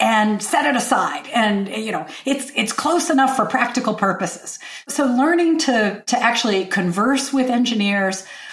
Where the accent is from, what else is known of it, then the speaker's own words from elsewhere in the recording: Lexington, Virginia, United States; Lexington, Virginia. The Virginia Military Institute, Washington Lee University, our house was right on the boundary line between those two schools.